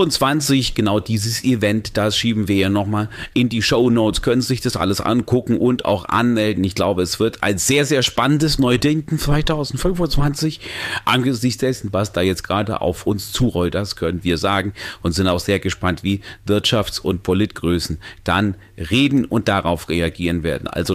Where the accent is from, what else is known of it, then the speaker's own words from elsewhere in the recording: Balearic Islands, Spain; Wir kommen ja aus Mallorca und damit aus Spanien